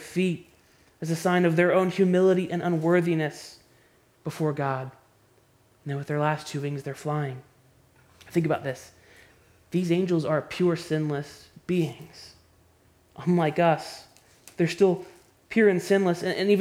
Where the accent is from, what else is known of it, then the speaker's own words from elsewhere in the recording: Maryland, United States; now in North Carolina, United States; See, I'm from Maryland. I love Maryland. You all know that. I love the Orioles. I love Baltimore, everything about it, but nobody goes on vacation to Maryland.